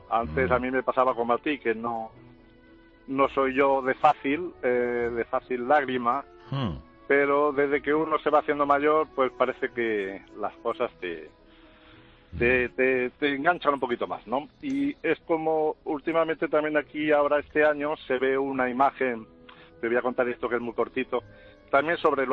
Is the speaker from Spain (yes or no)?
yes; Barcelona, Catalonia, Spain; yo soy de aquí de Barcelona.